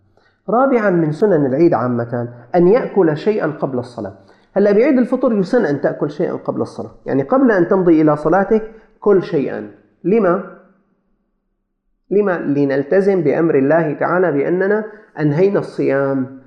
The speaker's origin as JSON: {"language": "Arabic", "country": "Syria", "said": "لكن أقل شيء تكون 1500 عندنا في سوريا."}